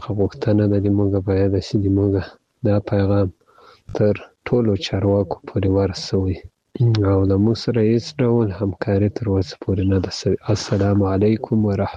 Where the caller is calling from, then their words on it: Ghazni, Afghanistan; also born or lived in Pakistan; زه د غزنی دی ولایت دی اکټي ولسوالي څخه تاسو ته پیغام پریدم